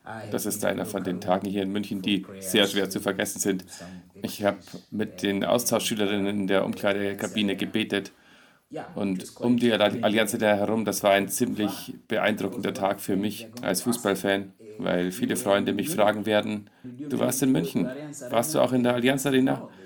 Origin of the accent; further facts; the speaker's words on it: Tanzania; dachte ich, dass die Unterrichtsmethoden vielleicht nicht die gleichen sind wie bei uns in Tansania.